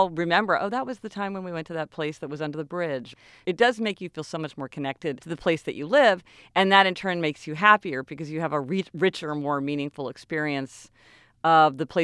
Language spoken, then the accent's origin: English; Kansas City, Missouri, United States; Well, and we're from Kansas City, and, you know, we both grew up there our whole lives.